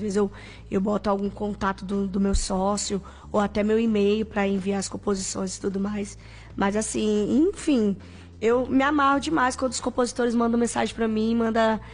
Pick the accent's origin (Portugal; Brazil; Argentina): Brazil; Rio de Janeiro; Porque filha de nordestina aqui, né? Sou carioca, mas eu sou filha de nordestina.